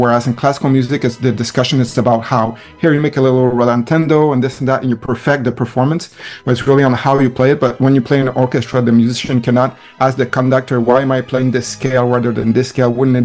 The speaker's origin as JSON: {"language": "English", "town": "Montreal", "region": "Quebec", "country": "Canada", "tie": "born or raised there", "said": "So I'm based in Montreal, which is the place I call home and where I was born, and it's where I'm currently working as well."}